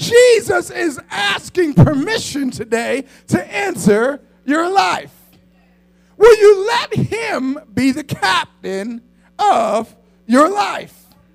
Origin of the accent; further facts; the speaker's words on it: Pennsylvania, United States; that I was a boy from Tasker Projects, went through an orphanage, went through foster care